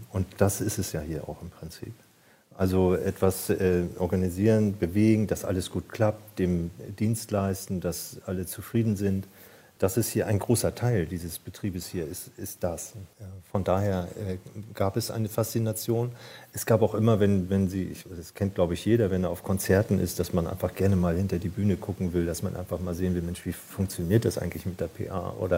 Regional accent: Schleswig-Holstein, Germany; aber ich bin Schleswig-Holsteiner und bin das mit Leib und Seele

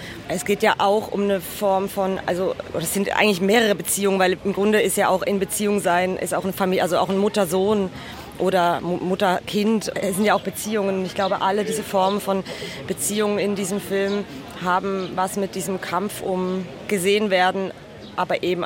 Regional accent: Switzerland; Das bedeutet für mich als Schweizerin natürlich schon auch besonders viel

